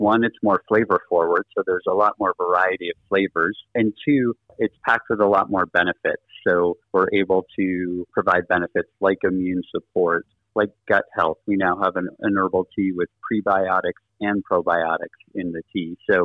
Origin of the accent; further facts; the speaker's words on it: Northeast, United States; growing up in the Northeast, it was common to come in from an afternoon of sledding and have a hot cup of tea.